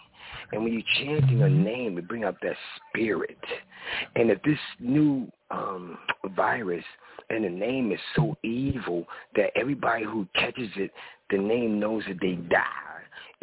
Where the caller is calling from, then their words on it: Philadelphia, Pennsylvania, United States; Hey, I'm calling from Philly.